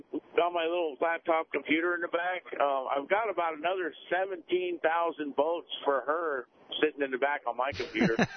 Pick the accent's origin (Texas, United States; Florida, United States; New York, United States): Florida, United States; I'm from Florida over there.